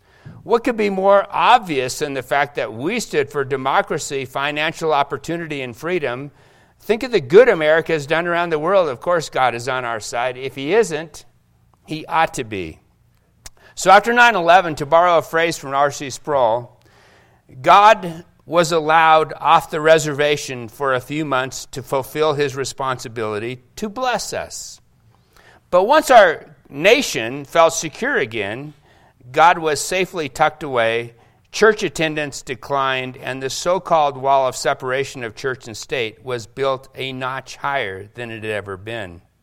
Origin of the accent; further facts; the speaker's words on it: Seattle, Washington, United States; I was one of the few times I've gone up, growing up in Seattle, on top of the Space Needle.